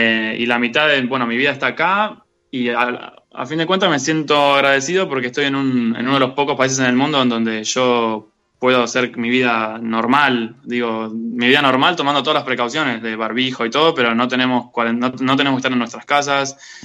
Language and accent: Spanish; La Plata, Buenos Aires Province, Argentina; moved away; Yo soy de La Plata de Tolosa.